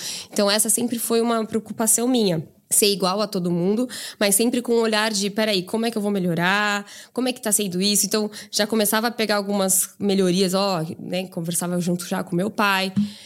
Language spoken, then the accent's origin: Portuguese; Avaré, São Paulo, Brazil; now in São Paulo, Brazil; Eu saí de Avaré, né, cidade minúscula, meu sonho era sempre vir estudar em São Paulo